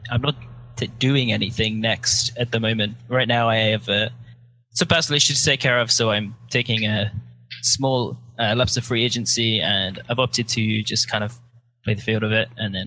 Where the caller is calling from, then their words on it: Santa Monica, California, United States; I'm in LA.